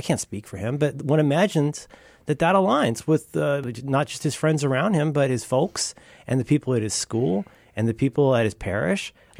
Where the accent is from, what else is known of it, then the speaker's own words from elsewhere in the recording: Cincinnati, Ohio, United States; I mean, I don't know him in particular, but I was raised in Cincinnati and I know my family.